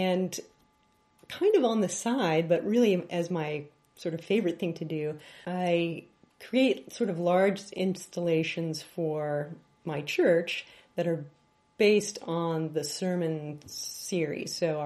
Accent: Kansas City, Missouri, United States; I'm from Kansas City, and I am an artist and an art educator there.

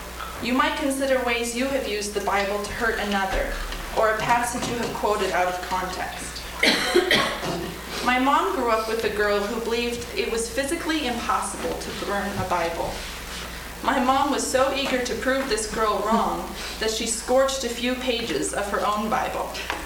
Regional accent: Spokane, Washington, United States; I'm from Spokane, Washington, and I co-authored the chapters on food and story with my sister Emily and my mom Susan.

